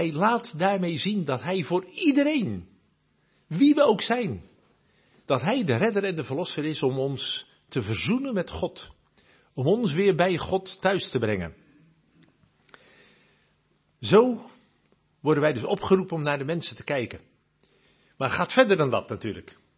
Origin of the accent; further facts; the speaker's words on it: Rotterdam, South Holland, Netherlands; Ik kom zelf van oorsprong uit Rotterdam. Ik kan me Rotterdam nog herinneren, dat het 15 jaar geleden was.